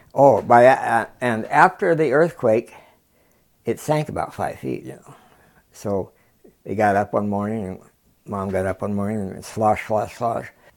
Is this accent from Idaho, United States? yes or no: no; Palmer, Alaska, United States; also born or lived in Oregon; Well, I was born in Palmer. I grew up some on Grandpa's place up there. And then my dad, he snuck us out of the state down to Oregon. We were there for 12 years. And then I've been back since.